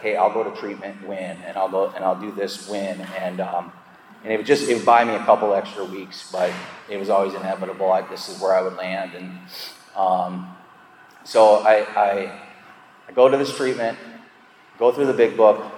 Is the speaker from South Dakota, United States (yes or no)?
yes; South Dakota, United States; now in Minneapolis, United States; driving all the way from Minneapolis to my hometown in South Dakota